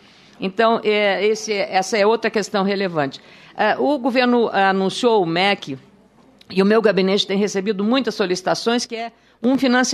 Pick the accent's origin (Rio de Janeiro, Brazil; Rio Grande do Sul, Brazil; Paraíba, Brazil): Rio Grande do Sul, Brazil; não só como gaúcha